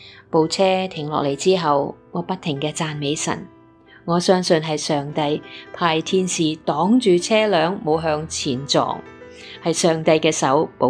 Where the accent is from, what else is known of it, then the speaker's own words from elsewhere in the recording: Hong Kong; 作为土生土长的香港人，我更加盼望能够为粤语歌曲出一分力